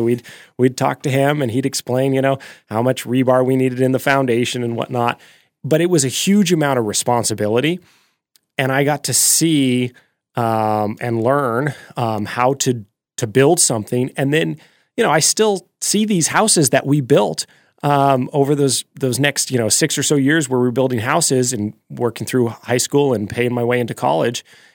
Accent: Alaska, United States; also born or lived in Philippines; We were in the Philippines for 4 years before that on a mission trip. And moving back to Alaska, we built our home. My dad was a builder.

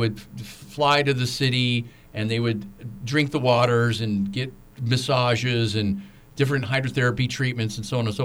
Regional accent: Oregon, United States; also born or lived in California; I'm from, born in California, but grew up in Oregon, near Portland, in a little town called Westland, part of the little area of Willamette.

